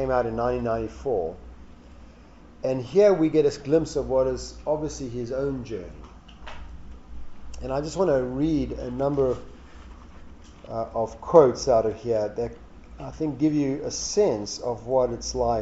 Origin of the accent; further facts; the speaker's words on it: Pacific Northwest, United States; I used to think mine was a Pacific Northwest accent from where I grew up, but then I realized my accent was simply the accent of nowhere.